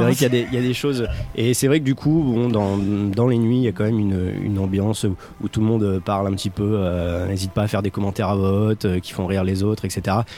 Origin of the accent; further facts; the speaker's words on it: Toulon, Provence-Alpes-Côte d'Azur, France; Moi je viens du Var, je viens de Toulon. Et malheureusement, c'est une région qui est assez sinistrée d'un point de vue culturel.